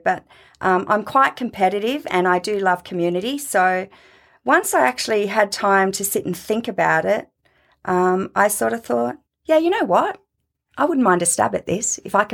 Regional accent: Orange, New South Wales, Australia; is a country girl that was born and bred in Orange.

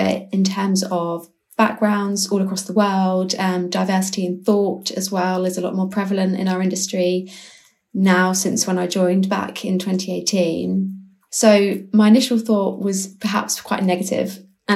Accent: Dover, South East England, United Kingdom; And it's actually in my hometown of Dover, which is fantastic. It's right on my doorstep.

